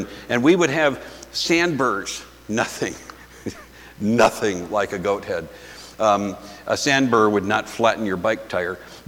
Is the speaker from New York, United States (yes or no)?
no; Minnesota, United States; moved away; When I grew up in the Midwest, it rained often enough that most people didn't have any kind of sprinkler system.